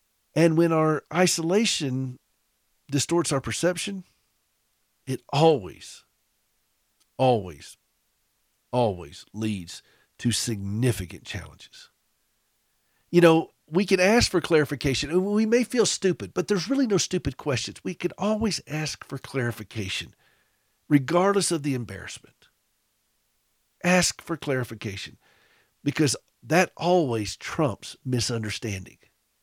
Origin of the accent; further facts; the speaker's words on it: the South, United States; accent: Southern; just as they've had to understand my Southern accent.